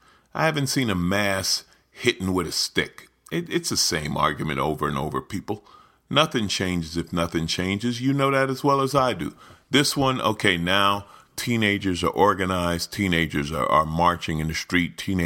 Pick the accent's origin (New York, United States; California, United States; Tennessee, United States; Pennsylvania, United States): New York, United States; New York City; Honestly, I grew up in New York City, okay? And some of people would say New York, ooh, dangerous, this or that.